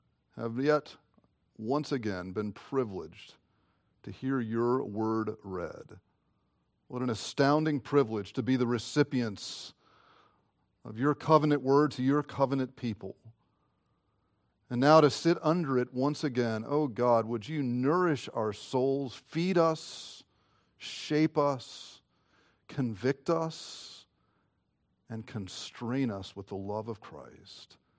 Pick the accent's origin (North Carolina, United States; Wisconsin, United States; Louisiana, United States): North Carolina, United States; My wife and I both grew up, I grew up in North Carolina, she grew up in Texas, and we know that below the Mason-Dixon line, something happens when it comes to potluck.